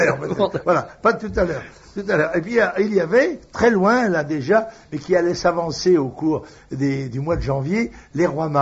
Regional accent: La Trinité-sur-Mer, Brittany, France; je suis né natif, comme on dit, de la Trinité-sur-Mer.

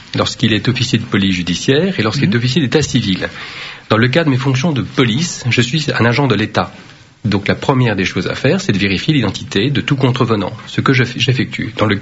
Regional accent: France; French is a second language; also born or lived in Vietnam; Je suis né au Vietnam, je suis arrivé en France, je ne parlais pas un mot de français

